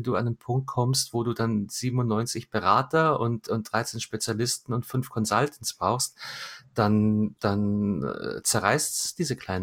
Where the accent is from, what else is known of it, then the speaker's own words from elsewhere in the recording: Munich, Bavaria, Germany; ich komme aus der Weltstadt München